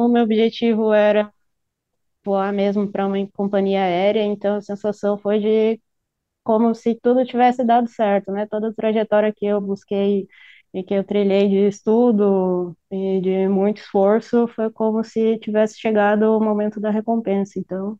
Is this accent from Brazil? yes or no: yes; Espumoso, Rio Grande do Sul, Brazil; also born or lived in Mato Grosso do Sul; Eu tenho um carinho muito grande por Espumoso, mas eu nasci no Mato Grosso do Sul e eu fui para Espumoso com os meus pais, eu tinha 7 anos. Então, passei uma boa parte da minha vida aí, me formei aí na cidade